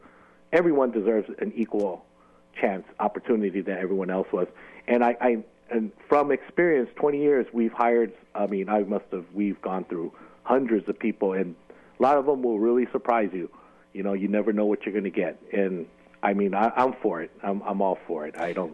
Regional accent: San Francisco, California, United States; No, not me, because I grew up in San Francisco.

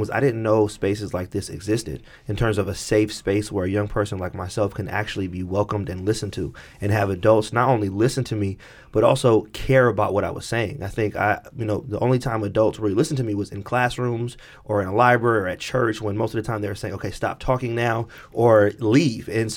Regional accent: San Francisco, California, United States; so I grew up in San Francisco in the Lakeview District, more of the western side of San Francisco, historically black neighborhood.

